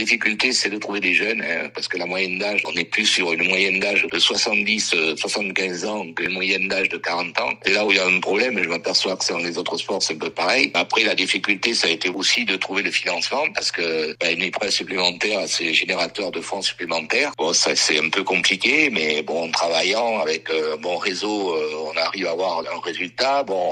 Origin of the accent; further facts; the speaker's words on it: Nouvelle-Aquitaine, France; Puisque je suis originaire du Sarladais, ça va un peu plus vite